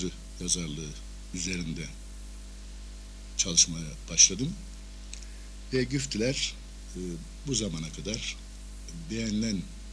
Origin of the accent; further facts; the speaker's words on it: Malatya, Turkey; born there; 1941'de Malatya'da doğdum. İlk orta ve lise tahsilinden sonra Ankara Yüksek Lisesizlik Okulu'ndan mezun oldum.